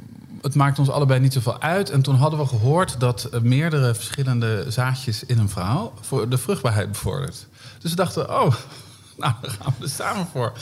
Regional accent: Groningen, Netherlands; Ik kom uit Noordoost-Groningen. Heel klein dorpje.

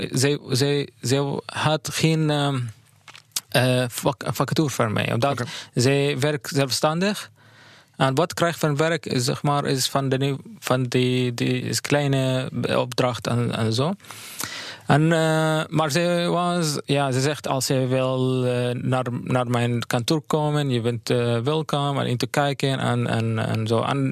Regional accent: Syria; Dutch is a second language; moved away as an adult; now in Netherlands; Ik kom uit Syrië. Ik heb een Palestijnse achtergrond, maar ik was in Syrië geboren, gegroeid en gestudeerd. En gewerkt ook.

